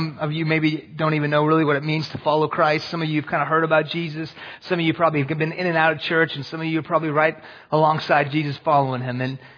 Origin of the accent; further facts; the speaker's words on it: Houston, Texas, United States; If you can't tell, I'm from Houston, Texas by that name. It's a good Texan name, right? So I grew up in Texas, actually. My family is from Iran